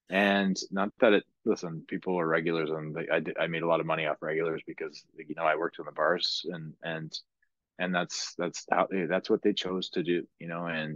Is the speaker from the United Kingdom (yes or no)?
no; Ireland; I was being very Irish, and which I am, by the way.